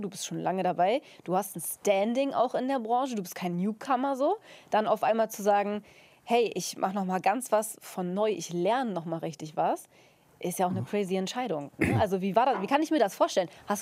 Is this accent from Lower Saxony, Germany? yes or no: yes; Lower Saxony, Germany; ich komme so ganz grob aus der Ecke. Ich bin aufgewachsen so Richtung Landkreis Stade, weißt du? Also Hamburg ist so die Großstadt, die wir immer hatten.